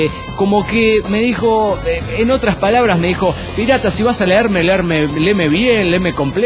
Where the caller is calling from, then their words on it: Orange, California, United States; de Orange, California.